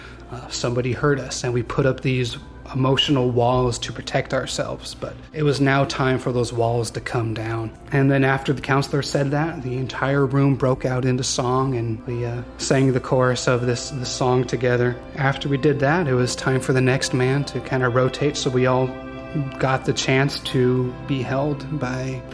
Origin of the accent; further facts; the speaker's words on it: Sacramento, California, United States; I'm a writer from Sacramento.